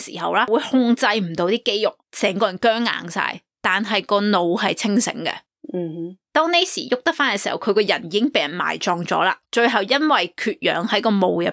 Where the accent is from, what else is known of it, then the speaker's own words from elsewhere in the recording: China; 佢哋当地人嗰啲坟墓同我哋中国人系唔同嘅